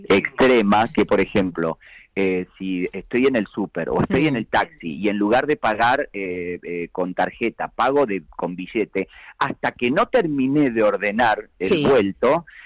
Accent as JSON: {"language": "Spanish", "country": "Argentina", "said": "los argentinos somos fanáticos de muchos artistas españoles, y amamos toda la cultura española."}